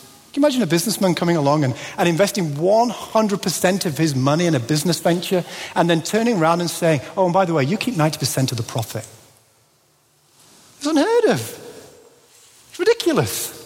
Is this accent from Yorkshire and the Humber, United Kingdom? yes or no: yes; Pontefract, Yorkshire and the Humber, United Kingdom; Now, growing up in Pontefract, it was a mining town